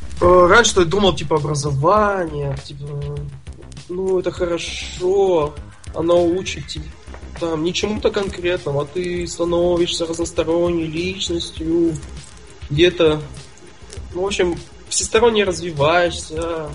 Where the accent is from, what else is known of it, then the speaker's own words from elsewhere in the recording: Nizhny Tagil, Sverdlovsk Oblast, Russia; Я из Тагила, живу там официально.